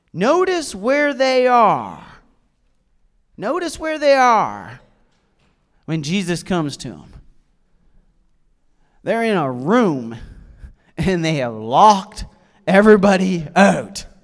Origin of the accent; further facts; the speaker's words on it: Canada; Because I'm Canadian